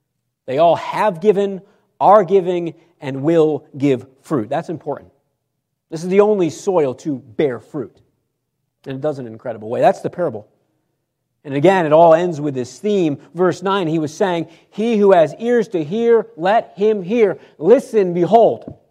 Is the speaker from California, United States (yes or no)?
no; New York, United States; I'm from New York, so maybe Southern Maryland people would know better.